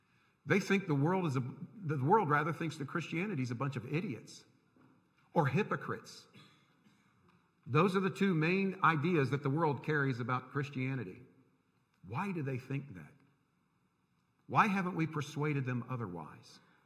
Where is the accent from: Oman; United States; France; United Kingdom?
United States; Yes, I'm an American, and I love my country.